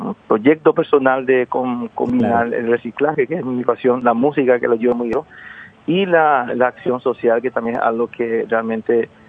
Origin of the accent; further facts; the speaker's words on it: Carapeguá, Paraguarí, Paraguay; estoy ahora, justamente 83 kilómetros de Asunción. Yo aprendí a tocar guitarra aquí, en mi pueblo natal